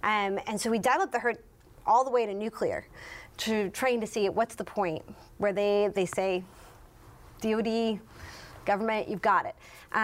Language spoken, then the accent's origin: English; San Antonio, Texas, United States; So I'm from Texas, born and raised in San Antonio, which is a great city.